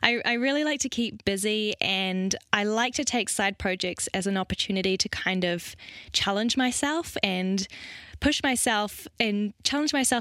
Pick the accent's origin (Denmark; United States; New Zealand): New Zealand; moved away; So I moved from New Zealand to Europe a couple of years ago.